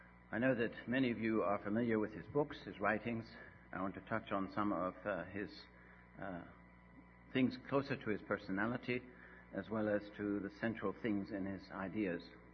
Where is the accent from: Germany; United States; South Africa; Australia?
Germany; when he found out that I was actually from Germany